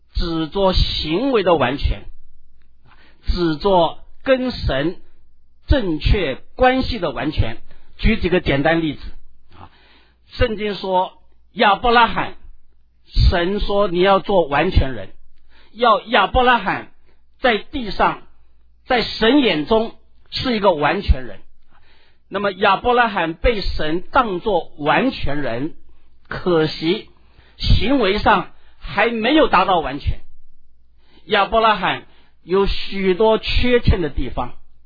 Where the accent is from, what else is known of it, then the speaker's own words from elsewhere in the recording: China; 因为我们中国人应该相当懂这个道理，我们中国自古以来对于做人的道理最基本的 要做一个正人君子，